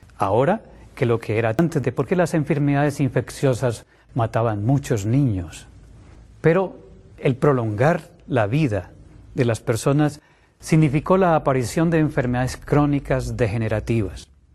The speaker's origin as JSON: {"language": "Spanish", "country": "Colombia"}